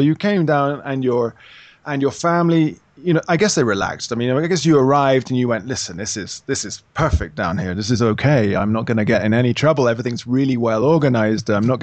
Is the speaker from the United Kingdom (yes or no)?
yes; England, United Kingdom; now in Colombia; I say we, I'm English or whatever, but I live here.